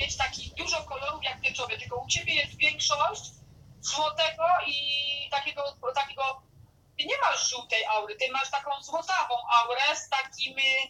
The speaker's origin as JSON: {"language": "Polish", "town": "Rome", "region": "Lazio", "country": "Italy", "said": "jak usłyszeli, że jestem z Rzymu, to udawali, że nie umieją po włosku."}